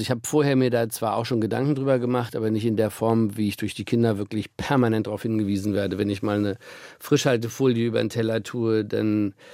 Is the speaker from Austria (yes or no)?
no; Hannover, Lower Saxony, Germany; Hannover ist meine Heimat, da leben meine Eltern, da leben meine Schwiegereltern.